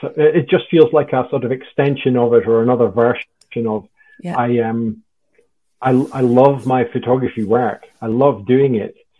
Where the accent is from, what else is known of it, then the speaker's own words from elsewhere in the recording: Aberdeen, Scotland, United Kingdom; Well, I'm from Aberdeen and I studied photography briefly in Edinburgh and then in down in Salisbury.